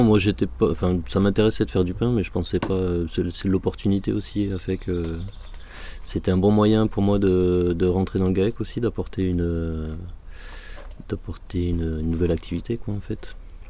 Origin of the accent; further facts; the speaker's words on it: Bourgogne-Franche-Comté, France; je suis originaire de Bourgogne